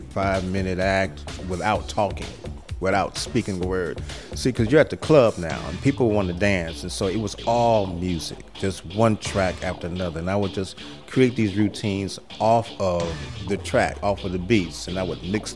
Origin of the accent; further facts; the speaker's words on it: Chicago, Illinois, United States; I'm from Chicago, Illinois.